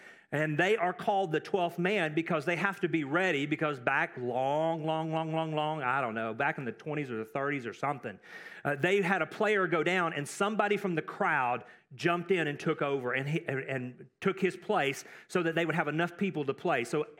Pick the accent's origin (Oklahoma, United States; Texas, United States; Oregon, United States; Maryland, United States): Texas, United States; now in Europe; I grew up in Texas, so football was really big to me.